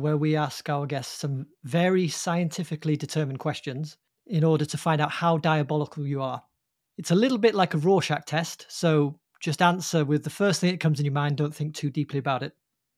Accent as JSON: {"language": "English", "region": "Wales", "country": "United Kingdom", "said": "We all had leeks and daffodils on our shirts, yeah?"}